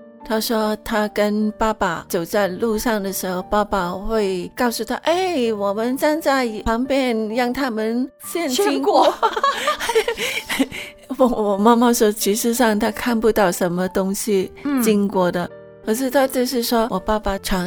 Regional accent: Hong Kong; born there; 我们在香港出生，就是都是第一代的基督徒了，爸爸妈妈都是没有信主的。

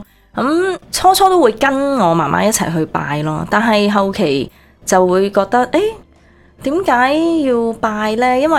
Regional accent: Hong Kong; moved away as an adult; now in Vancouver, Canada; 我是来自香港的，我移民了过来温哥华11年。香港的时候已经认识耶稣了，91年读紧书的时候，很感谢神。自己本身是佛教家庭的，还有拜祖先

